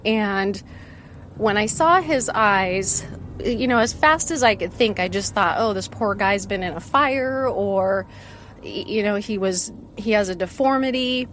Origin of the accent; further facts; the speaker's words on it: West Coast, United States; also born or lived in Seattle / Portland / Sacramento; I grew up mostly on the West Coast. Kind of for my dad's job, we went between Seattle, Portland, and Sacramento.